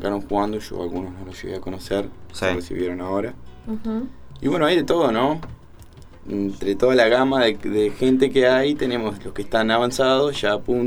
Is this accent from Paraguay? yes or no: no; Juan Lacaze, Colonia, Uruguay; No, yo soy del interior de Colonia, de Juan Lacase.